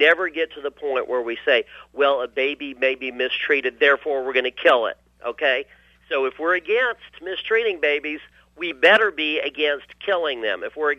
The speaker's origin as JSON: {"language": "English", "region": "Montana", "country": "United States", "lives_now": "Keithville, United States", "said": "I guess I'm from Montana. I live in Keithville."}